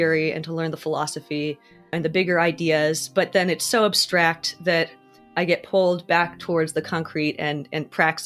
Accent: Jakarta, Indonesia; I grew up in Jakarta in Indonesia.

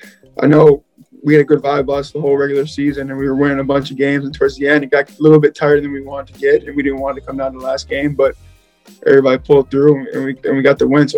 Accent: United States; now in Malta; it is a little weird for me being American, like we're Maltese, and we're used to seeing the playoffs, you know what I mean? And like, I grew up in America watching like NBA finals.

